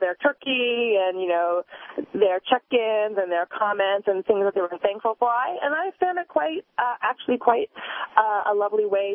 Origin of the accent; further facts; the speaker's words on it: Canada; I'm Canadian, and so I just didn't go home